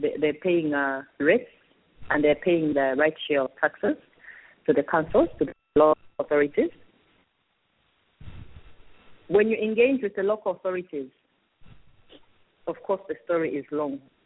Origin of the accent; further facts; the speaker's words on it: Chililabombwe, Copperbelt, Zambia; born there; Yes, I was born in Chilabombwe myself.